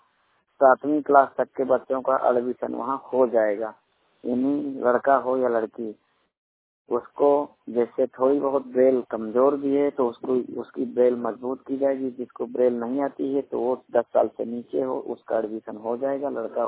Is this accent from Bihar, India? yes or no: no; Banda, Uttar Pradesh, India; मैं बांदा उत्तर प्रदेश का मूल निवासी हूँ